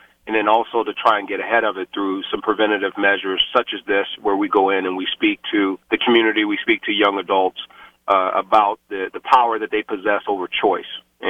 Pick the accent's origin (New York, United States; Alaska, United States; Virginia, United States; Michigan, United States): Virginia, United States; moved away; and then also my home state, Virginia. And for me, being here for over 30 years now